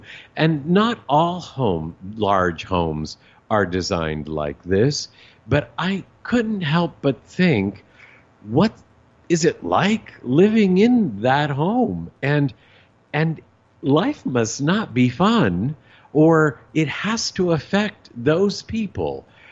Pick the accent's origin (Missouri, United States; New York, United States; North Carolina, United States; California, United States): California, United States; Monterey; born there; Seriously, I was born in Monterey, California.